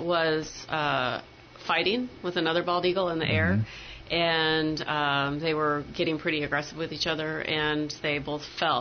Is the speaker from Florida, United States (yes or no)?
no; Marysville, Washington, United States; Marysville.